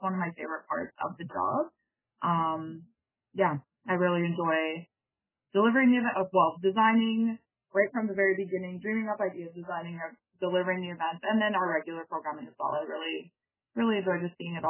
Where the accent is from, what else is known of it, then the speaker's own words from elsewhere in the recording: Hay River, Northwest Territories, Canada; I am from Hay River. I'm the recreation programming supervisor here for the town of Hay River.